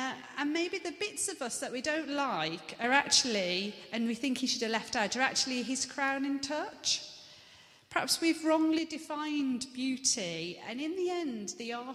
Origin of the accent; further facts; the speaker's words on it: United Kingdom; So I am white, I am British, I am female, I am 5'6", I am blue-eyed.